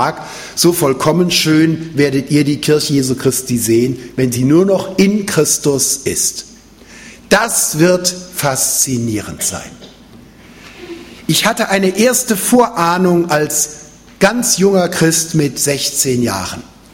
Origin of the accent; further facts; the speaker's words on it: Cologne, North Rhine-Westphalia, Germany; born there; in meinem Geburtsort in Köln, da war ich ein Wüstgläubiger, weil die alle katholisch waren. Und ich als Evangelischer, mit Zivert Emma oder ohne, war in der Minderheit.